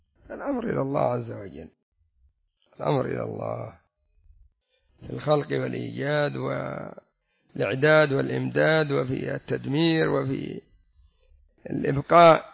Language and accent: Arabic; Yemen; وعندنا في اليمن وقع الزلزال في ذمار في كثير من المناطق